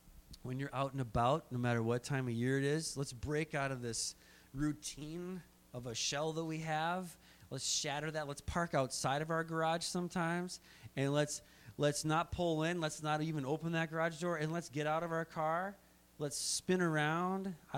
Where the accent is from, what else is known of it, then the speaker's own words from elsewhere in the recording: Minnesota, United States; I'm from Minnesota, I understand how winter is.